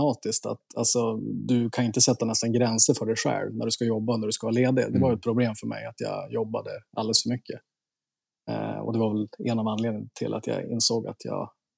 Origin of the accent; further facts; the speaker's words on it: Umeå, Västerbotten County, Sweden; så att jag kom ju direkt från Norrland, straight from Umeå liksom.